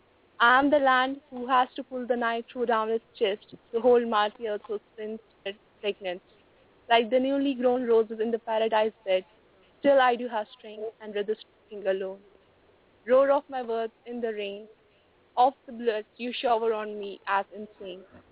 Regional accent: Jammu and Kashmir, India; And I'm from Indian-occupied Kashmir.

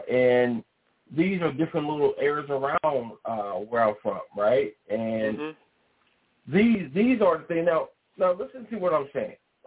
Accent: Richmond, California, United States; I'm from Richmond, California, originally. I'm from Richmond, California.

